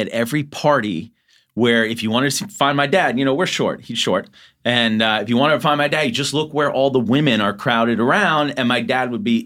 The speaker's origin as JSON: {"language": "English", "town": "Boston", "region": "Massachusetts", "country": "United States", "tie": "born or raised there", "moved": "as an adult", "said": "My whole life until I went to school at Syracuse University. Mm. So I left when I was 18 and been out here since I graduated."}